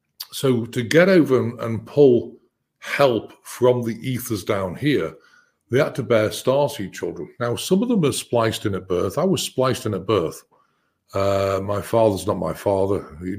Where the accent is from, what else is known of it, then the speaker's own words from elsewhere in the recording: United Kingdom; I'm British